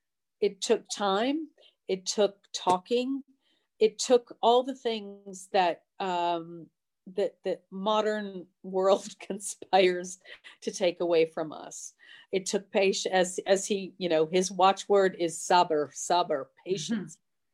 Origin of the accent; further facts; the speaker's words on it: United States; I'm an American, a feminist. I was raised a secular humanist and by a Jewish mother and a Quaker father.